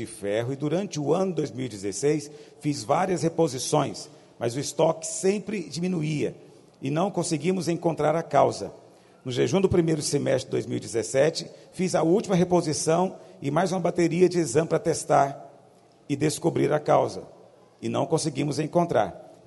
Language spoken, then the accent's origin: Portuguese; Americana, São Paulo, Brazil; Somos do interior de São Paulo, de Americana, ok?